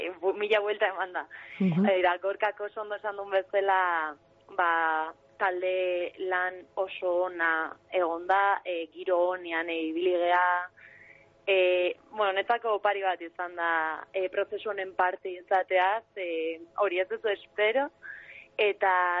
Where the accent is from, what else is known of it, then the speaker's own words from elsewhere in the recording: Andoain, Basque Country, Spain; 26 urte dazkat, ta Andoaingoa naiz.